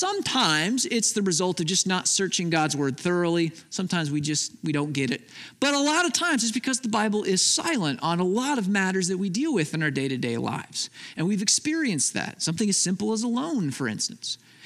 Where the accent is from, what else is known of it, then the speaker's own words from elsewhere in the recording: Midwest, United States; We grew up in the Midwest. Fair food is part of who we are, right?